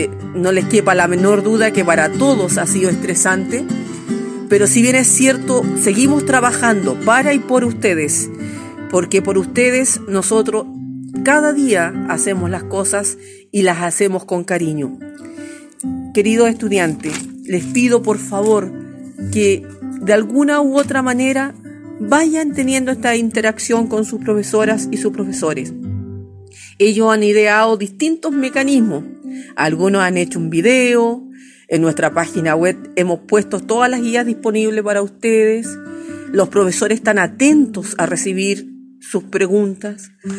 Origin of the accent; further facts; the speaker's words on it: Chile; Nosotros como chilenos también nos hemos enfrentado a esta gran, gran catástrofe que estamos viviendo.